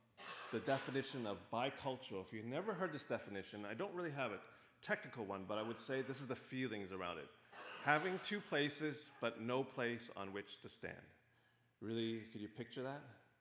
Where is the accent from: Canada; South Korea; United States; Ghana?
Canada; Ottawa, Ontario; growing up in Ottawa and probably even growing up in Toronto GTA, that we call something, I think that I would call myself someone who's bicultural. Someone who kind of lives in two worlds, living one world in the Chinese culture and another world living